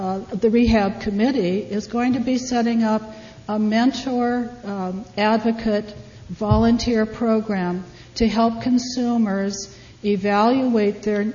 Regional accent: El Cerrito, California, United States; I'm from the East Bay, El Cerrito.

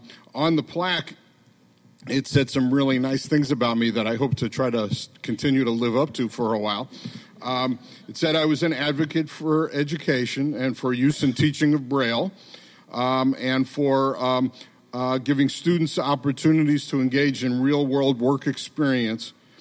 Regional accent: New York, United States; the manager of the New York Yankees when I was growing up in New York, Casey Stengel.

